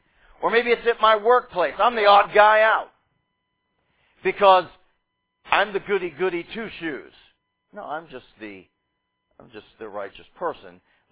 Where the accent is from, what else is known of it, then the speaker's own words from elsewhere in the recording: United States; If I'm in the United States, I'm very confident because I'm American.